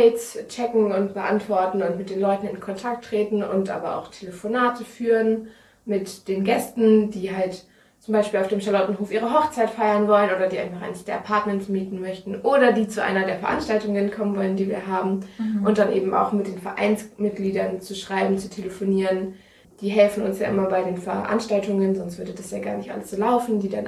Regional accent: Lower Saxony, Germany; Ich komme aus dem schönen Weserbergland, ganz anders als das Flachland hier.

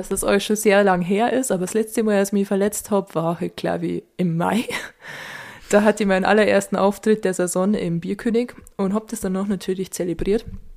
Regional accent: Bavaria, Germany; als Bayerin

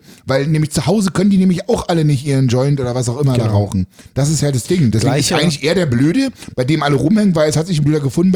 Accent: Berlin, Germany; Ja, ich bin weg. Ich bin aus Berlin raus.

